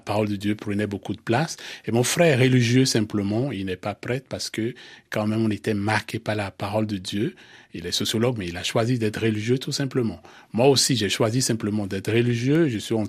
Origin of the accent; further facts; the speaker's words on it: Benin; Bon, je suis du Bénin, comme on l'entend.